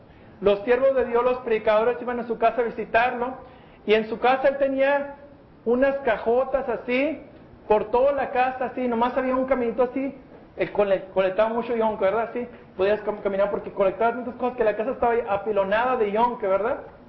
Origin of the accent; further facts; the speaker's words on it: United States; born there; porque yo nací en los Estados Unidos